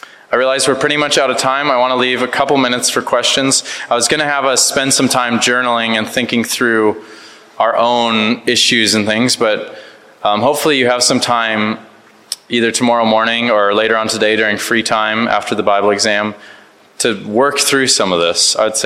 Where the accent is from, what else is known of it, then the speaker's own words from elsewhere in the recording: United States; You can forgive me. I'm American. So we're like, here it is.